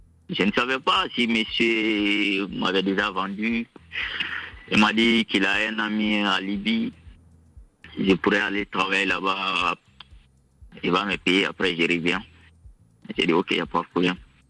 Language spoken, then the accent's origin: French; Nzérékoré Region, Guinea; moved away; Je suis guinéen dans la région des Erekouré.